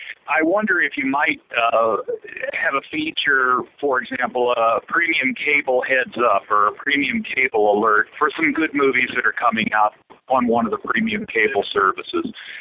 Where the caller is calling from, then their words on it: St. Louis, Missouri, United States; I'm calling from St. Louis, Missouri.